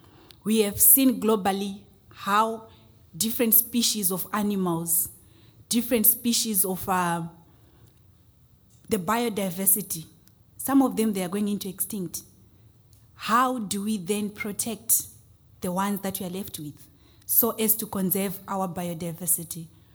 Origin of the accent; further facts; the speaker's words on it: Zimbabwe; I'm from Zimbabwe.